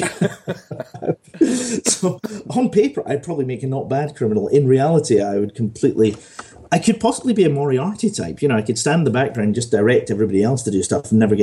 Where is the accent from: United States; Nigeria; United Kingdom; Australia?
United Kingdom; Scotland; because I'm from Fife, and that's near St Andrews